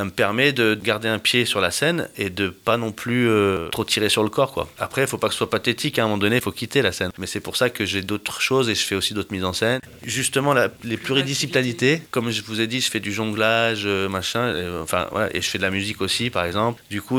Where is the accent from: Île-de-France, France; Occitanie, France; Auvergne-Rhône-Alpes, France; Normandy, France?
Occitanie, France; La Grand-Combe; je suis coordinateur d'un festival dans mon bled, là-bas, à la Grand Combe.